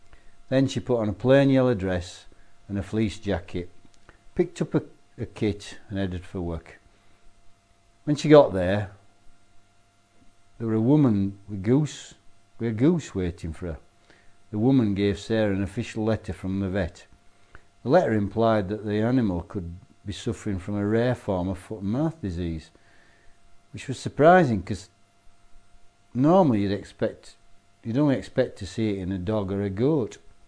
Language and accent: English; Stainland, Yorkshire and the Humber, United Kingdom; I was born in Halifax General Hospital, and my parents lived at the top of a village called Stainland.